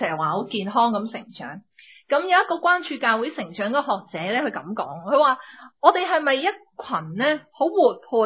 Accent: China; 我妈妈系一个泰国嘅华侨嚟嘅，咁我泰国有好多亲戚嚟嘅，但係呢我系中国人嚟嘅，我妈妈系中国人嚟嘅，不过妈妈就喺泰国出世。

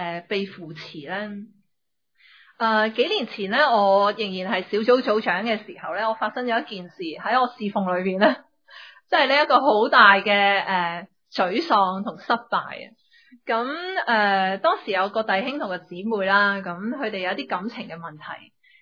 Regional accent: China; 我妈妈系一个泰国嘅华侨嚟嘅，咁我泰国有好多亲戚嚟嘅，但係呢我系中国人嚟嘅，我妈妈系中国人嚟嘅，不过妈妈就喺泰国出世。

